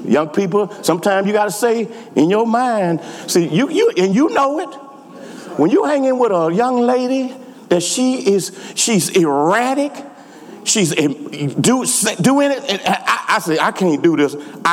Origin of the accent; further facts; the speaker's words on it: Houston, Texas, United States; I grew up in Houston.